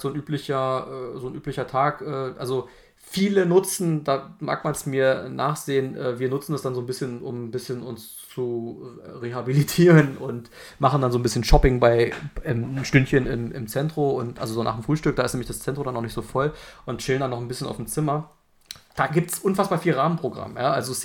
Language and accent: German; Berlin, Germany; Ich sag nicht, damit wir es nicht falsch verstehen, dass ich hier als Berliner